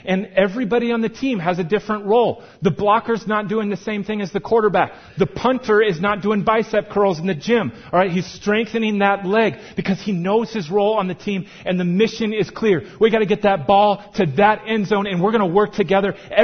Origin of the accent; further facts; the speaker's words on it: Minnesota, United States; now in Colorado, United States; And I'm from Minnesota, and we like the Vikings, but like if you miss the game, it's okay. It is wrong to miss a Broncos game here.